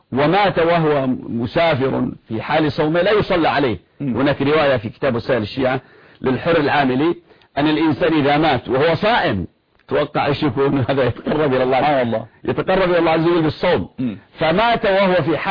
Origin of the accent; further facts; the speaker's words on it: Yemen; عندما كان عندنا في اليمن شمال وجنوب